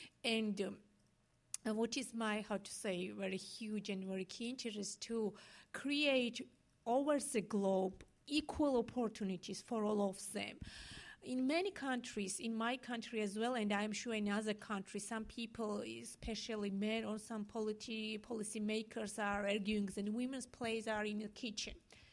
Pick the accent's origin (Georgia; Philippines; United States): Georgia; from Georgia, as you know already.